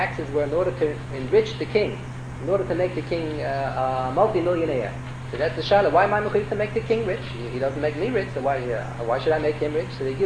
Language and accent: English; New York, United States; born there; I was born in Manhattan, but I have a prayer, I can always go on some desert island.